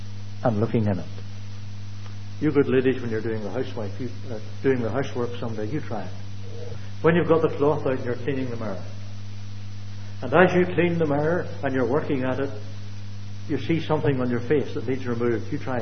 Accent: Ireland; Excuse me for being Irish in the way I present things.

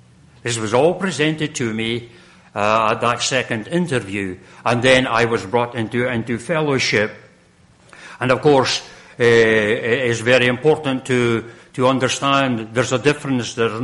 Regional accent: Scotland, United Kingdom; And I was brought up in Scotland

